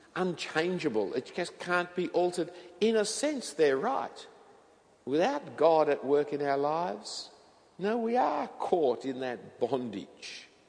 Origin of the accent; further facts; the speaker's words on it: Australia; born there; there's no real authentic sign of being an Australian. We are because we were born here or because we've received citizenship papers.